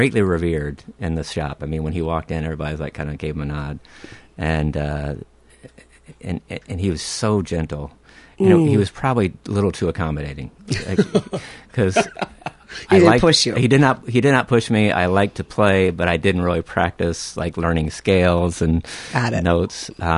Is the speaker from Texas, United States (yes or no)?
yes; Houston, Texas, United States; I was raised in Houston, Texas. I was about 9 and already into music. There was an AM station in Houston.